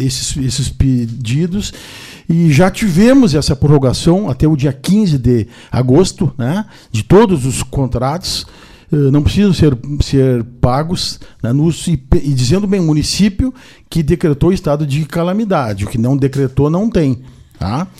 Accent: Brazil; A causa é toda, é nossa, somos brasileiros.

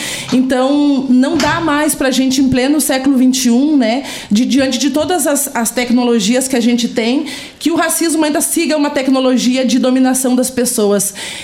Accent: Boqueirão Velho, Rio Grande do Sul, Brazil; Eu, a partir do Boqueirão Velho.

